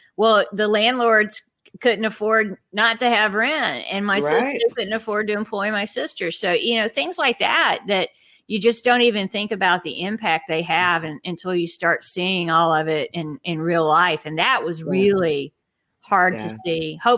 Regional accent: the South, United States; I grew up in the South. We didn't have air conditioning and that building was air conditioned.

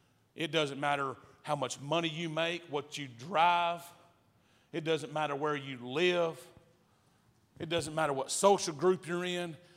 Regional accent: Texas, United States; I'm from East Texas, so I've never seen mountains like this in my life.

